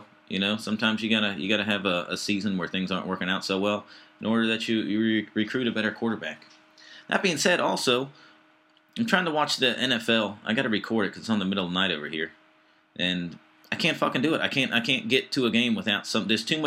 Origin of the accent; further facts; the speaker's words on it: Ohio, United States; So, yeah, so like I said, I'm from Ohio, and we no longer make anything.